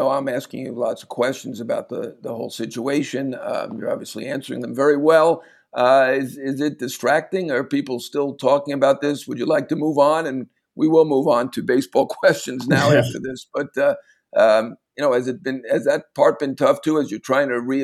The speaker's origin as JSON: {"language": "English", "region": "New York", "country": "United States", "said": "Sorry, as a New Yorker, I apologize."}